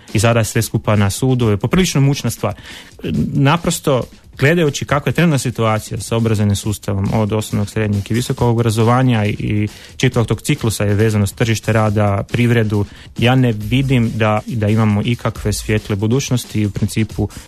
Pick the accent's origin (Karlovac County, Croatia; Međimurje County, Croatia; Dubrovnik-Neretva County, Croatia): Međimurje County, Croatia; to se desilo od svih škola baš u onoj kojoj sam ja išao kao klinac u Međimurju.